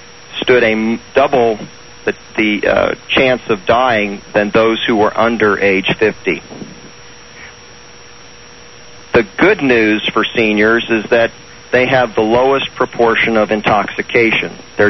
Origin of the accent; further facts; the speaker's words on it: Florida, United States; And then here in Florida, my home state, again in a farmer's market